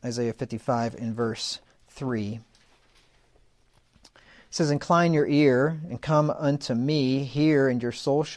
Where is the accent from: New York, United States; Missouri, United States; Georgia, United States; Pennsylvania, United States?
Pennsylvania, United States; So I'm from Pennsylvania, and I like hills and curves and all that, so I'm happy with it.